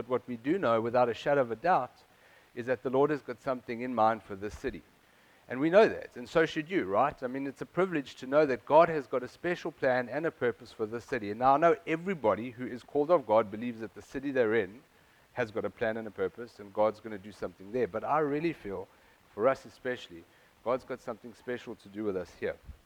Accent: South Africa; now in United States; I am from South Africa.

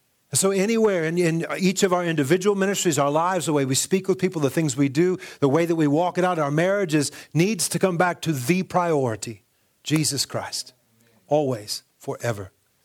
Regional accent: United States; But again, especially in our culture, being an American, I can say it, we don't pray enough.

